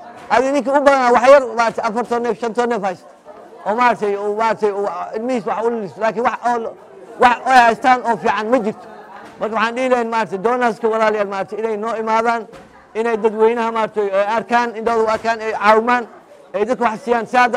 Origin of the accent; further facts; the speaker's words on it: Wajir, Wajir County, Kenya; waxaan ka imaaday Wajeer